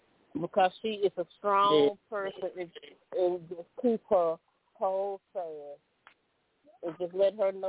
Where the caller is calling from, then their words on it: Shreveport, Louisiana, United States; I'm calling from Shreveport, Louisiana.